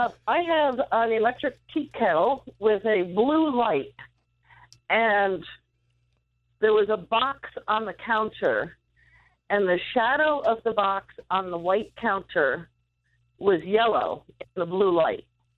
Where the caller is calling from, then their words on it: Alplaus, New York, United States; From Alplaus.